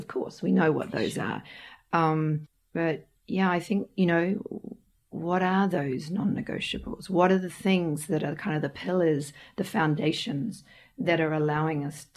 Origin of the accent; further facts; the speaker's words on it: New Zealand; in New Zealand, I'm a Kiwi